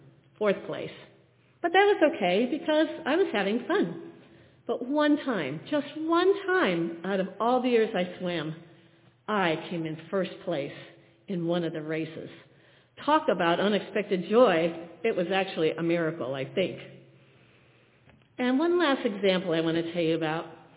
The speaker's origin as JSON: {"language": "English", "town": "Walton Hills", "region": "Ohio", "country": "United States", "tie": "born or raised there", "said": "Well, I grew up in Walton Hills, and they had a lake."}